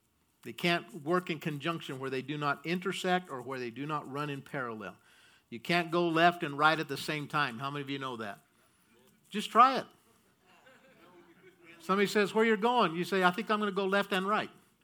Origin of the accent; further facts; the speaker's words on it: Morenci, United States; we grew up together in Morenci